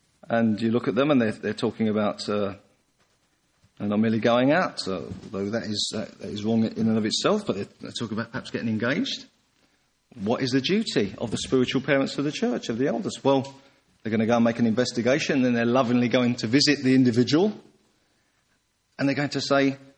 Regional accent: England, United Kingdom; I'm not Welsh or anything else, I'm English.

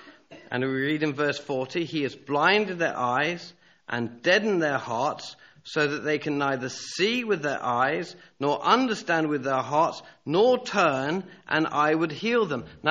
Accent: South West England, United Kingdom; growing up in Somerset, I'd go with my dad to visit some farmers

